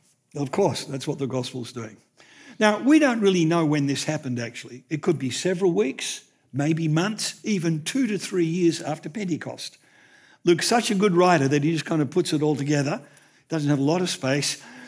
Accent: Australia; I no longer see myself as primarily Australian.

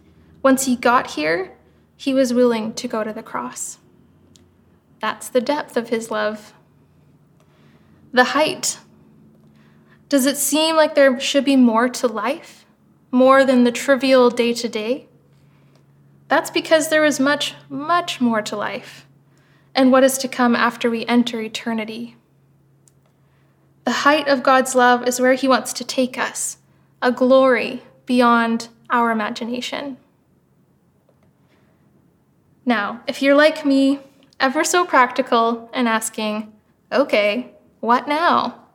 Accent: Kingston, Ontario, Canada; I grew up in Kingston, Ontario, which is conveniently close to the US border and within reach of some spectacular beaches

